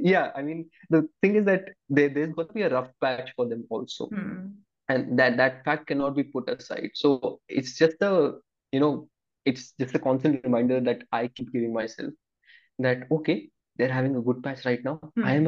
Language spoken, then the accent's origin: English; India; English is a second language; me as an Indian spectator